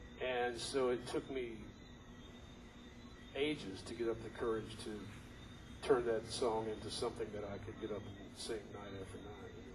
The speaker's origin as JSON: {"language": "English", "town": "Asheville", "region": "North Carolina", "country": "United States", "tie": "born or raised there", "said": "that song was written by my friend Ray Sisk, who was a songwriting mentor to me growing up in Asheville."}